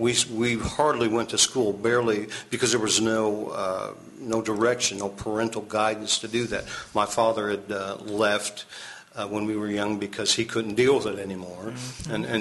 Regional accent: Evansville, Indiana, United States; In Evansville. I have lived on every side of town. East side, west side, south side.

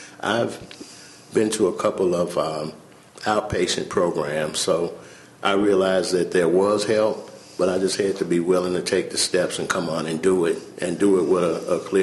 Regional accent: Gary, Indiana, United States; As Lisa says, I'm from Gary and been here since April of 04

